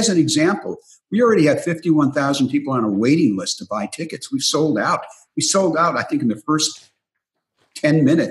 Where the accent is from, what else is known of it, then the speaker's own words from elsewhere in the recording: Detroit, Michigan, United States; So we were a lower middle class family growing up in Detroit, in the city.